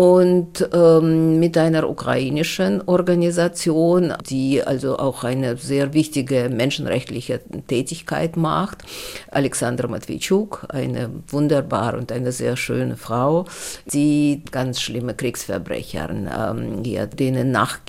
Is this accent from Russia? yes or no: yes; Russia; Und bei uns in Russland dauerte das sehr lange.